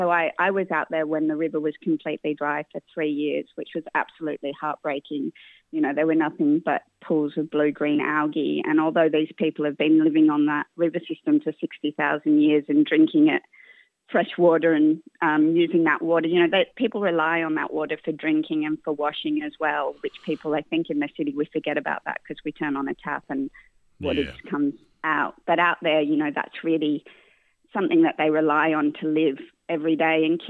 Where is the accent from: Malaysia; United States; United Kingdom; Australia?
Australia; Sydney, New South Wales; I'm Sydney-based, so I grew up in Woolloomooloo. I spent my childhood in the city